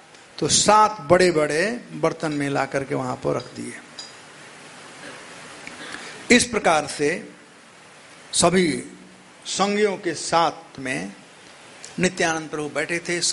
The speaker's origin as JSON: {"language": "Hindi", "region": "Bihar", "country": "India", "said": "हमारे यहाँ बिहार में तो पहले उसको दूध में करते हैं और बाद ऊपर से दही डालते हैं।"}